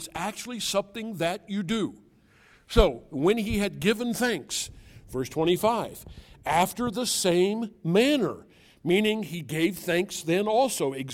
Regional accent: United States; I'm always an American.

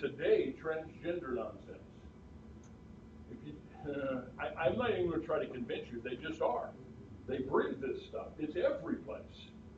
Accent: Rosedale, Illinois, United States; I grew up with a little Methodist church where I grew up in Rosedale, Illinois, that preached the gospel at least through the 70s.

